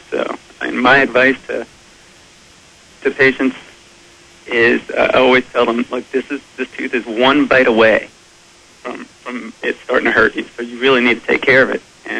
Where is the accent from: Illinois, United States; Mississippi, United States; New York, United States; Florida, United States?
Florida, United States; Orange Park; I grew up in Jacksonville, Orange Park, Florida, right outside of Jacksonville